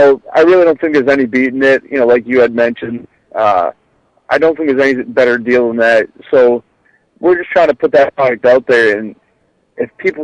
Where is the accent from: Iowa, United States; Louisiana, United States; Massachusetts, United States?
Massachusetts, United States; Boston; The night before, we were up in Boston, which just happened to be my hometown